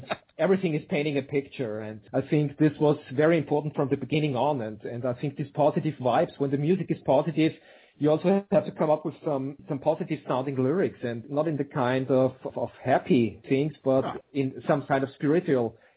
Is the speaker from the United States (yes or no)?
no; Austria; okay, we're from Austria, we have to bring in this or bring in that.